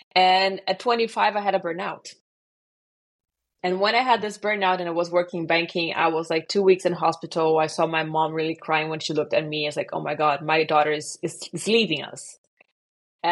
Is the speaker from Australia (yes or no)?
no; Brazil; born there; English is a second language; also born or lived in France / Germany / United States; So I was born in Brazil and I lived in France, here in Germany, in the US, back and forth.